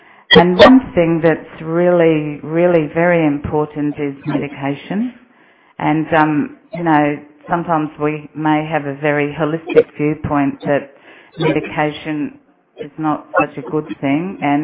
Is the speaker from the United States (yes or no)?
no; Australia; I'm from Australia